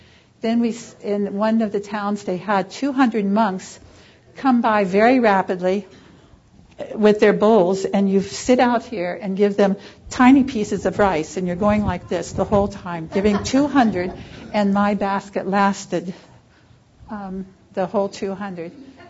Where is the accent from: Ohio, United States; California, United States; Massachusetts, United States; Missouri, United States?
Ohio, United States; I was very patriotic from Ohio and needed to serve my country